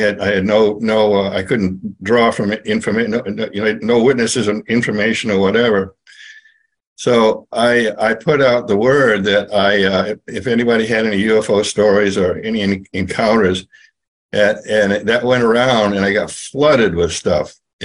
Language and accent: English; Maine, United States; now in Sedona, United States; I grew up in Maine